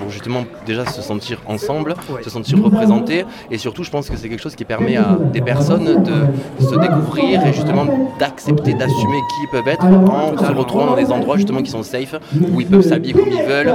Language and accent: French; Montpellier, Occitanie, France; je suis de Montpellier